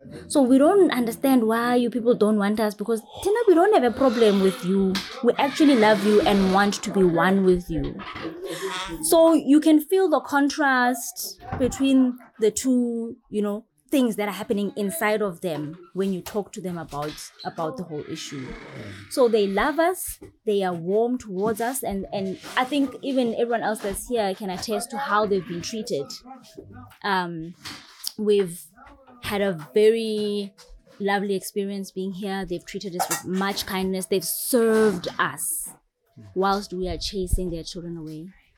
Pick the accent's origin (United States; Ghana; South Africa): South Africa; maybe it's because they just love having the experience of talking to me as a South African.